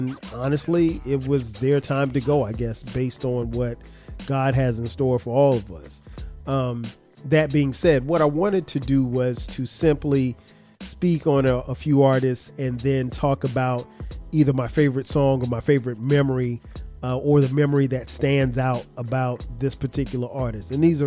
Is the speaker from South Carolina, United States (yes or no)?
yes; Florence, South Carolina, United States; that concert actually happened to be in my hometown of Florence, South Carolina, at Wilson High School.